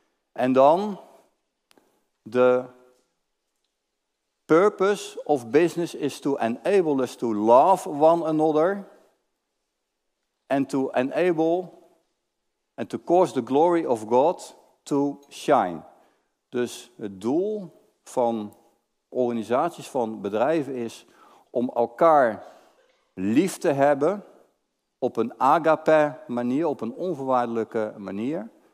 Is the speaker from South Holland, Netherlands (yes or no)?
yes; Barendrecht, South Holland, Netherlands; ik kom uit Barendrecht. Ik ben geboren en getogen hier vlak in de buurt. Ik ben in de reformatorische zeil opgegroeid. Ik ben in de christelijk gereformeerde kerk opgegroeid tot mijn 16e, 17e jaar.